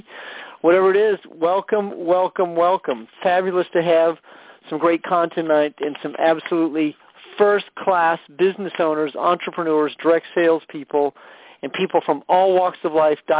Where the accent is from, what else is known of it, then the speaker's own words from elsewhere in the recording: St. Louis, Missouri, United States; one of my hometown of hometown, St. Louis, Missouri.